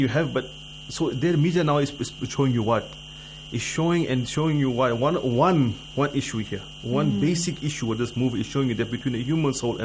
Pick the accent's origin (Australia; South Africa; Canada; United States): South Africa; I am from South Africa.